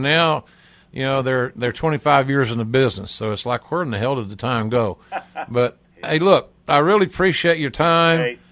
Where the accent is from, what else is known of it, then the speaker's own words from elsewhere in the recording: Westville, Oklahoma, United States; In a town that graduated, a town of less than 1,000, Westville, my hometown. I'm a yellow jacket.